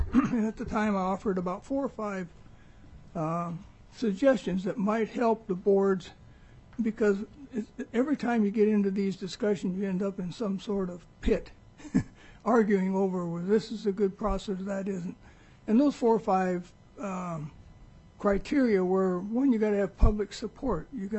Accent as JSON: {"language": "English", "town": "Craig", "region": "Alaska", "country": "United States", "tie": "born or raised there", "said": "I grew up in Craig, and I remember the Fish and Wildlife Service poisoning wolves on Klawak Lake"}